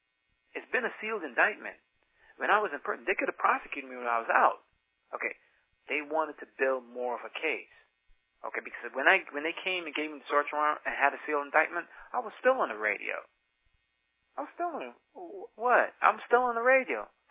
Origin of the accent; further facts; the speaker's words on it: Guyana; born there; moved away; I was born in British Guiana, South America.